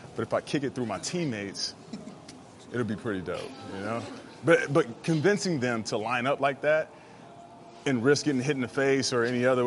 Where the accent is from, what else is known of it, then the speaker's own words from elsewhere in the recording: the South, United States; And a sweet tea. I'm from the South.